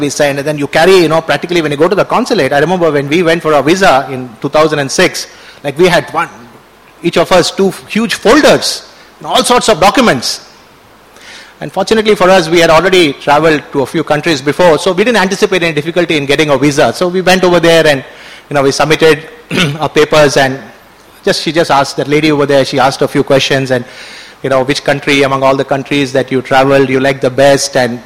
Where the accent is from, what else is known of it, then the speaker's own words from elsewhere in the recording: Palakkad, Kerala, India; I said, I'm from Kerala, you know, I'm from Palakkad in Kerala.